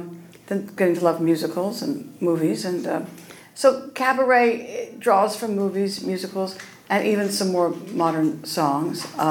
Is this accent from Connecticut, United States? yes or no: no; Boggy Depot, Oklahoma, United States; I grew up in Oklahoma, Boggy Depot, Oklahoma, and on my mother's piano.